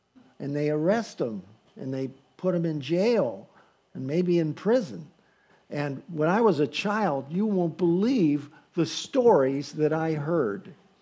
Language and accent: English; Lorain, Ohio, United States; I was born in Lorain, and I love Lorain. Went to Lorain High School and Irving Junior High, and just I love the city of Lorain, always have. And I come from a family that has also loved Lorain for many, many years.